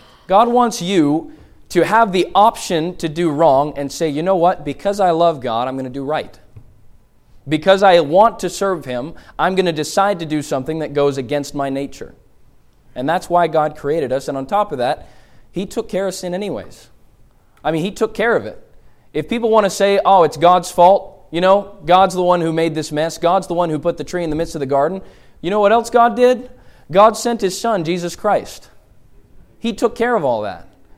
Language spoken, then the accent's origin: English; Montreal, Quebec, Canada; I told you I grew up in Montreal, Canada.